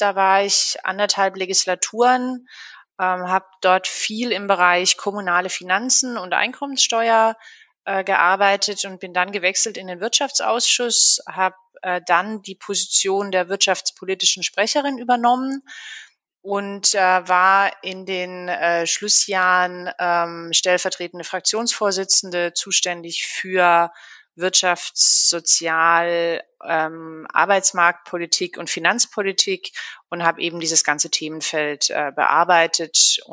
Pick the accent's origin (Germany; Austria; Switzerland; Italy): Germany; Baden-Württemberg; born or raised there